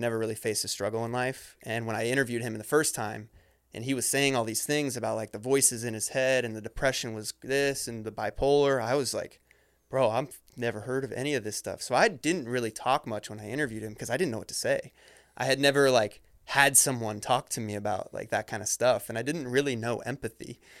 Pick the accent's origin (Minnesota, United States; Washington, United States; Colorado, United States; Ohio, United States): Ohio, United States; Like, I grew up in Ohio and I had a Catholic father and everything was cured with praying and God